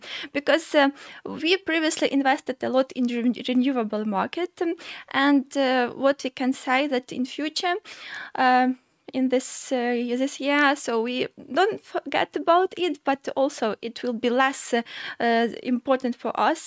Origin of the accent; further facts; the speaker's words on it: Sumy Oblast, Ukraine; Kharkiv region, not far from my region. I'm from Sumy region, yes.